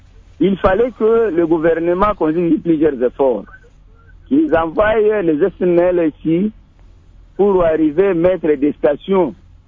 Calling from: Nyunzu, Tanganyika, DR Congo; Ici, chez nous, à Nyunzu, à Kalemi, au Congolo et à Nyunzu et à Kabalo, en tout cas, nous sommes toujours dans l'obscurité.

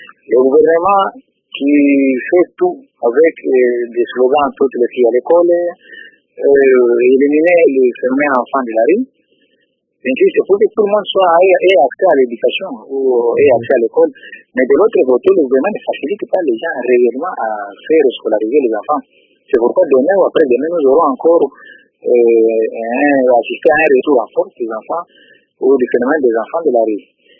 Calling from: Kalemie, Tanganyika, DR Congo; Je vous informe que chez nous, à Calémie, la rentrée scolaire se prépare avec beaucoup, beaucoup de difficultés

